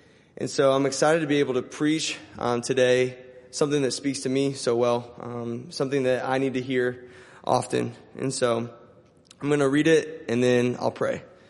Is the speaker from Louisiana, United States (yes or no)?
no; Linton, Indiana, United States; I'm from Linton. I went to IUPUI